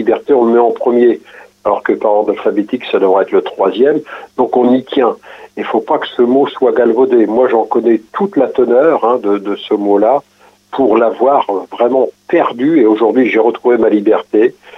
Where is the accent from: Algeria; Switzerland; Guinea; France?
France; Bernay, Normandy; je suis revenu sur ma région d'origine, donc, qui était Bernay.